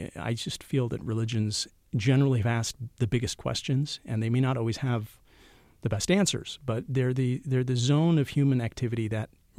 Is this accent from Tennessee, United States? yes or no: no; Milwaukee, Wisconsin, United States; growing up in Milwaukee, where we really were the only Muslim family, in the 80s in our area of town.